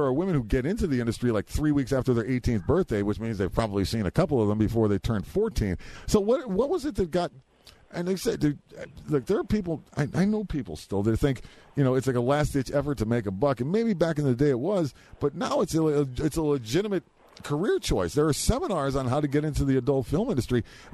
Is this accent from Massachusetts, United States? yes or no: yes; Massachusetts, United States; I grew up in Massachusetts, you know, basically with a bunch of, you know, not my parents, but I grew up in the Berkshires with the hippie movement in the 60s and everything.